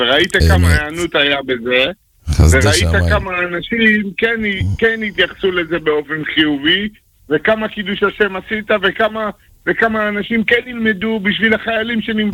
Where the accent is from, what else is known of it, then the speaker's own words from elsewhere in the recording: Tel Aviv, Tel Aviv District, Israel; אני מיד אליהו, אני לומד אצל הרב משה מאיה.